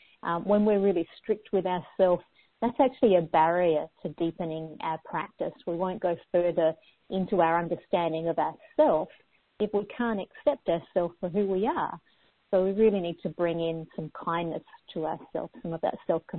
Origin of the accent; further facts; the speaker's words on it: Australia; now in United States; I come from Australia, so I've been in the States for about 10 years now